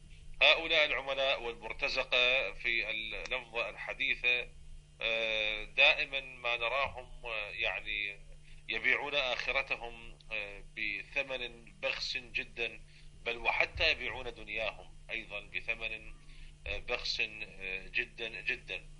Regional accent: Iraq; يعني هناك مثلا عندنا في العراق يقال للعميل

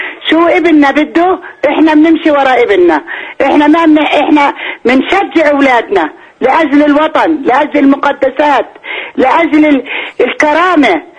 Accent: Palestine; إحنا كشعب فلسطيني كلياتنا مشروع شهادة

